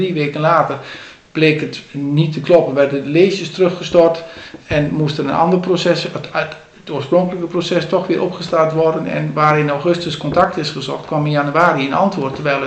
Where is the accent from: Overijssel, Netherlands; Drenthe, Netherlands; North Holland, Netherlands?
Overijssel, Netherlands; born there; Ik ben een geboren Sallander en Ommen is toch een mooi deel van Salland.